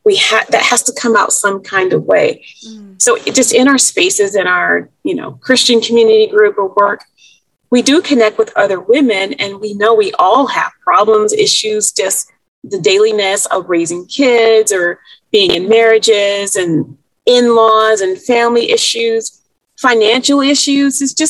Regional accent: South Carolina, United States; now in California, United States; and I grew up in South Carolina, all of my family's there. I only came out to California to go to the master's college

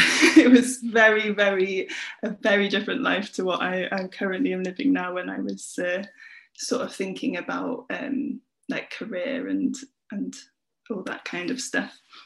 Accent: Wales, United Kingdom; When I went, it was so much cheaper as a Welsh person to stay at a Welsh university, to go to a Welsh university.

